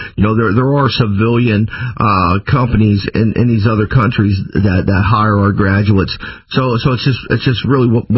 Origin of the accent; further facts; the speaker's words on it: the South, United States; You know, me, I grew up in the South. I like it hot. The humidity doesn't bother me.